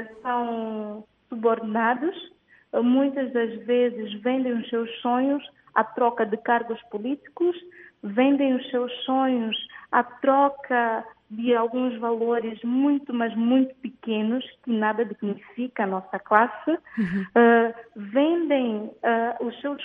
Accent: São Tomé & Príncipe; Hoje realmente é uma grande oportunidade para mim, enquanto santomense, de dar a minha voz ao mundo.

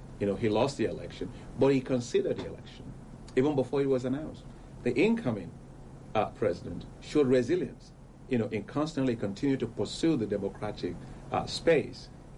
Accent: Nigeria; I'm from Nigeria

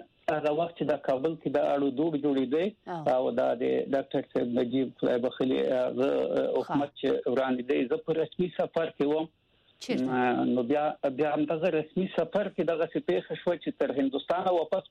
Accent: Khost, Afghanistan; زه د خوست یم.

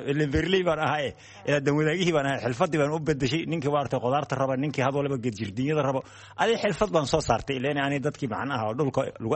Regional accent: Kelafo, Somali Region, Ethiopia; Qallaafi ayaan ka imid birimadii hore, lug baanan aga imid, dadka hore waa la soo lugan jiray ilaa Baldweyne iyo Qallaafi

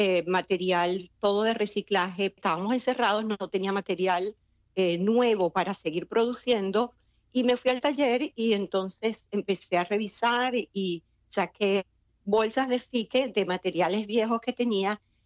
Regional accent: Venezuela; also born or lived in United States; Yo soy venezolana y resido y vivo en Venezuela, ¿no? Aun cuando mi carrera empezó en los Estados Unidos, incursioné en el arte allá. Y después vino la pandemia, me tocó acá en Venezuela.

